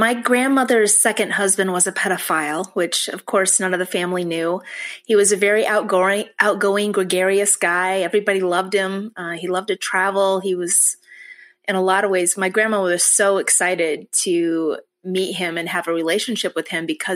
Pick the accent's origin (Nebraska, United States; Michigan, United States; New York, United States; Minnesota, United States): Michigan, United States; I was born in Michigan, and that's where I was raised as well.